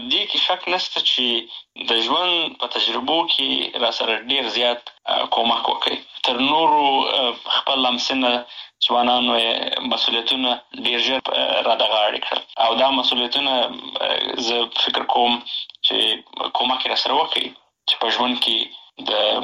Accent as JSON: {"language": "Pashto", "region": "Helmand", "country": "Afghanistan", "tie": "born or raised there", "also_born_or_lived": "Bagram / Pakistan / Kandahar / Nangarhar", "said": "بیا بېرته راغلی یو په هلمند کې نو خاپوړې مې په هلمند کې کړي دي ابتدایي مکتب مې وری شروع کړی وروسته کندهار ته او د کندهار نه همداسې ننګرهار ته"}